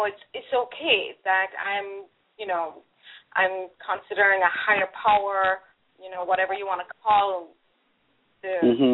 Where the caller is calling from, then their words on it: Virginia, United States; I'm calling in from Virginia, and I have with me a friend, Tracy, and the both of us are single women, middle-aged women.